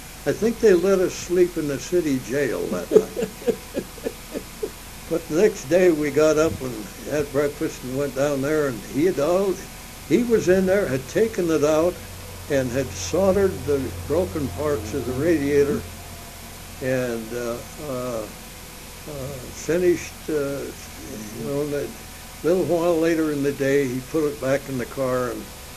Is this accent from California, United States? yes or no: yes; Reedley, California, United States; We come from Reedley, California. That's a very famous place for raisins. The raisin capital of the world.